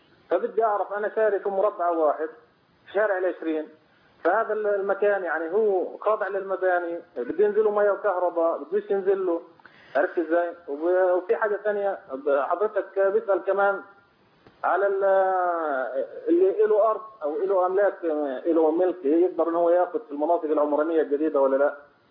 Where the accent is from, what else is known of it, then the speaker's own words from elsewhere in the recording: Egypt; now in Jordan; احنا شباب مصريين متغربين يعني في الاردن